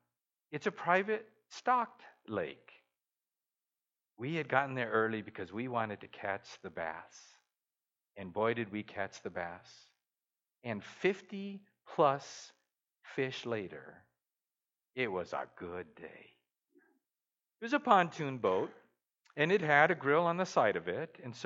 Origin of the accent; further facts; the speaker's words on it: Guatemala; I grew up in Guatemala, yes, and I had started driving because the standards in most third world countries aren't quite the same as here in Canada or the U.S.